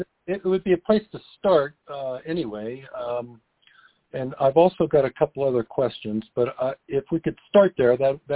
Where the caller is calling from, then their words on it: Aurora, Colorado, United States; I'm calling from Aurora, Colorado.